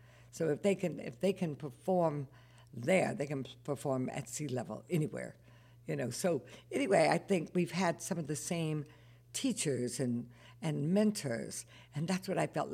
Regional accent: Denver, Colorado, United States; born there; even though I was from Denver, I was born in Denver, Colorado.

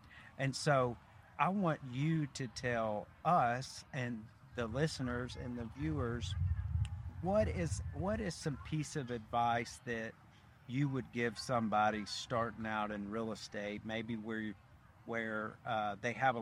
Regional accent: Arkansas, United States; Like, and I think I liked you because I'm from the Delta of Arkansas.

